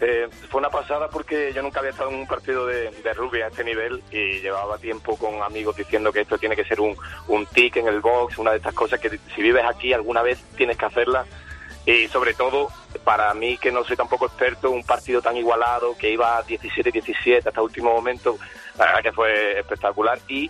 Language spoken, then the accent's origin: Spanish; A Coruña, Galicia, Spain; accent: La Coruña; Soy gallego, en realidad, soy de La Coruña.